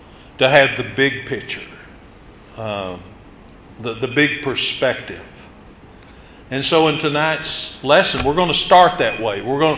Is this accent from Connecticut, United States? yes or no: no; Hilton, Oklahoma, United States; moved away; also born or lived in Lafayette, Louisiana; Now, growing up in Hilton, Oklahoma, I never remember needing a map. In that area of the county, the roads went east and west and north and south. Now, in August of 91, I moved to Lafayette, Louisiana